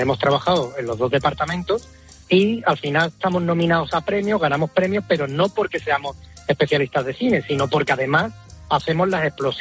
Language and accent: Spanish; Andalusia, Spain; somos andaluces, pero trabajamos a nivel internacional, nacional